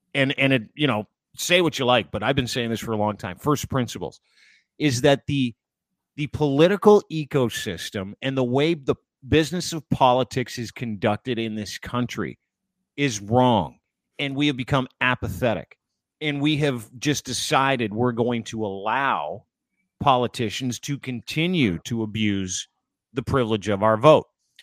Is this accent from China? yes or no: no; Canada; I am Canadian first.